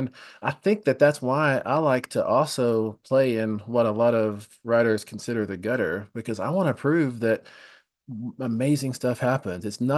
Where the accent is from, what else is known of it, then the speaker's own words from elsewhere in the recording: Texas, United States; but I grew up in West Texas, so it feels to me like there was a lot of violence in West Texas.